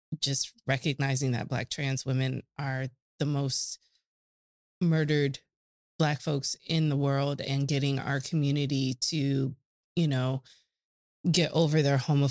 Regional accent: Oakland, California, United States; now in Portland, United States; New York, I taught in the Bronx, I grew up in Oakland, I remember Portland in the 80s

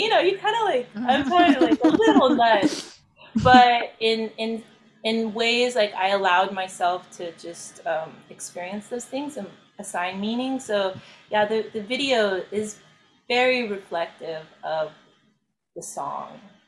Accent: Belarus; I'm from Belarus, which is, former Soviet Union.

